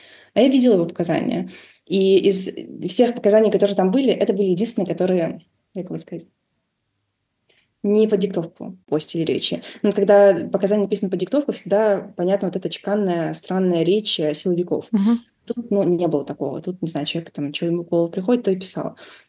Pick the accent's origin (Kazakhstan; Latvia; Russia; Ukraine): Russia; Caucasus; Я с Кавказа, я ингушка